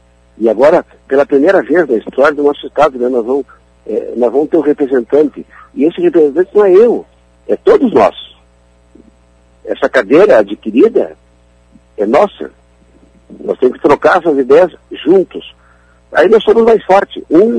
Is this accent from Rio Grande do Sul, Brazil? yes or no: yes; Rio Grande do Sul, Brazil; Nós somos gaúchos e temos identidade.